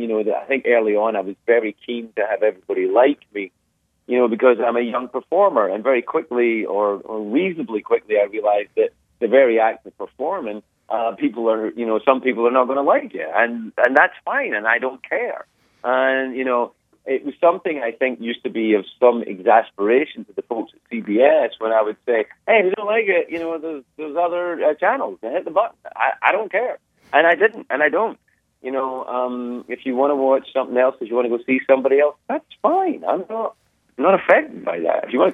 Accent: Scotland, United Kingdom; now in United States; So I'm still Scottish and I'm still American.

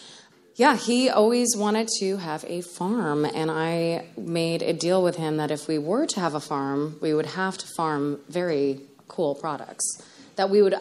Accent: Menands, New York, United States; So I'm from Menands. And I grew up just outside of downtown Albany. I went to Loudonville Elementary and Albany Academy.

